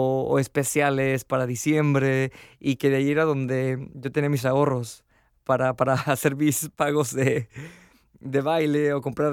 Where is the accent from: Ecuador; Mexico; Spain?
Mexico; Uriangato, Guanajuato; Yo soy de México, de una ciudad, bueno, de un pueblo que se llama Uriangato, en el estado de Guanajuato. Que el nombre de Uriangato es un nombre purépecha porque está pegado con el estado de Michoacán. Yo nací y crecí ahí hasta los 17 años.